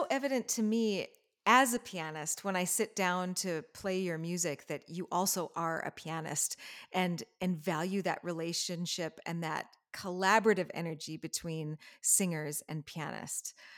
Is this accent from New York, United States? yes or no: no; Minnesota, United States; because I'm really excited because Minnesota is my home state.